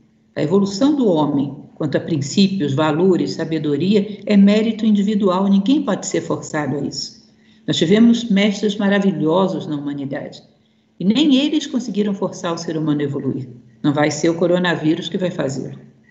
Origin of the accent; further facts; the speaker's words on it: Brazil; Eu não acho muito saudável esse complexo de inferioridade que temos como brasileiros, já que tudo aqui é mais grave.